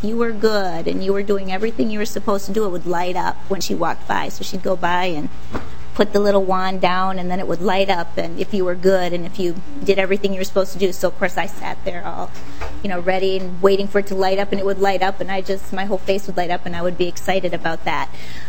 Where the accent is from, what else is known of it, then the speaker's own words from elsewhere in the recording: Minneapolis, Minnesota, United States; I'm born and raised in Minneapolis. I grew up in the southeast side of Minneapolis and was a Head Start baby.